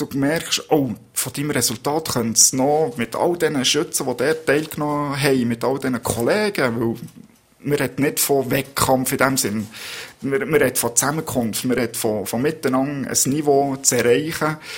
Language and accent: German; Fribourg, Switzerland; im Freiburgischen, wo ich ursprünglich meine ersten Schützenlektionen genossen habe